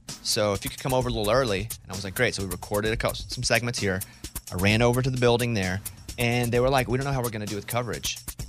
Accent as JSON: {"language": "English", "country": "United States", "said": "Because I'm an American, but..."}